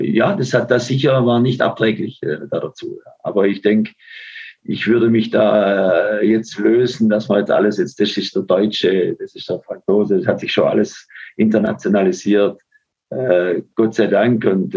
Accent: Germany; was wir als Deutsche auch wissen müssten, also vor allem in Frankreich hat sich das so entwickelt, dass sie einen großen Respekt und fast schon Zuneigung haben für die Deutschen

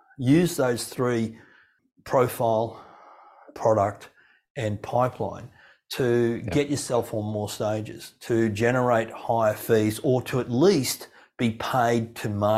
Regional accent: Gold Coast, Queensland, Australia; I grew up on a farm. I live in Queensland, Australia. In actual fact, I grew up on the Gold Coast. I live these days in Brisbane.

